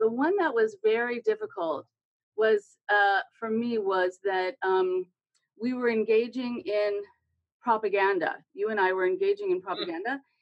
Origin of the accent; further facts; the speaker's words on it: California, United States; The other part was because I'm a Californian, and California has its own problems.